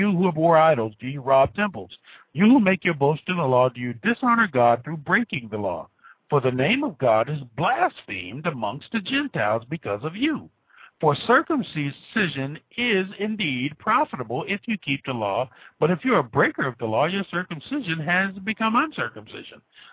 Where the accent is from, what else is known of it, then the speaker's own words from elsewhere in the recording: United States; I'm a Christian, and I'm an American, and they're two entirely different things.